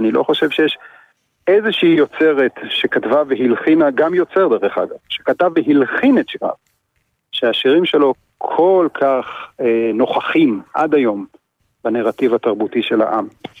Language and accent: Hebrew; Kvutzat Kinneret, Northern District, Israel; נולדתי בקבוצת כנרת, שני הוריי הם כנרתים, אני ככה כנרתי גאה.